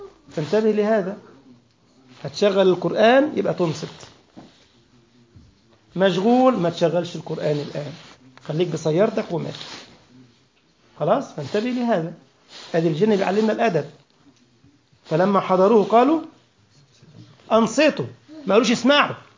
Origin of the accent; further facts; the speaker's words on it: Egypt; كثيرا ما كنت أقول لكم يعني حتى تجار الفواكه عندنا في مصر مثلا